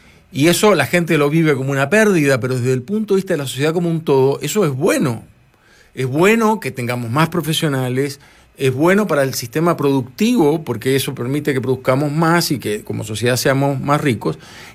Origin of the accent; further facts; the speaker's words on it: Uruguay; yo reconozco en mucha gente trato vertical, siendo uruguayo, que es una sociedad bastante más horizontal en el trato